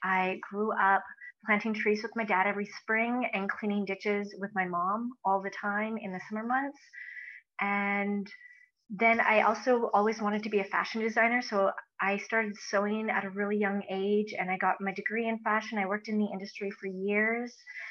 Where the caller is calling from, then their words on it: Edmonton, Alberta, Canada; I'm calling in from Edmonton, Alberta.